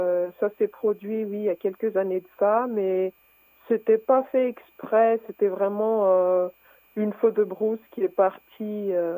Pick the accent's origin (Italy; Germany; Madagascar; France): Madagascar; Morondava, Menabe; Je viens de Morondave, j'ai grandi à Morondave, je suis née à Morondave, j'ai grandi à Morondave. C'est une ville qui se situe dans le sud-ouest de Madagascar.